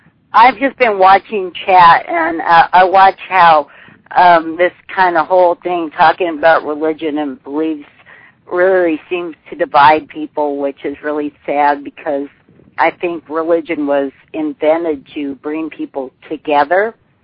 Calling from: Washington, United States; I live way up in Washington State

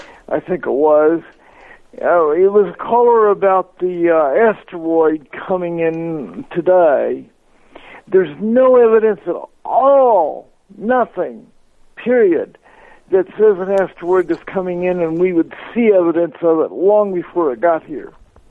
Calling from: Colorado Springs, Colorado, United States; Hi, Richard. … here in Colorado Springs.

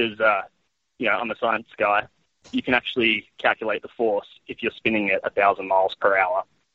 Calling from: Australia; G'day. It's the same physicist from last week from Australia.

